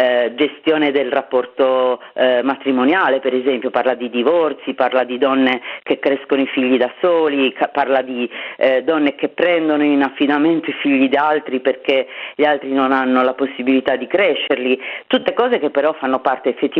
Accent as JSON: {"language": "Italian", "region": "Sardinia", "country": "Italy", "said": "non sono nativa di questi luoghi, sono sarda ma non sono di Bonorva, non sono del Meilugu"}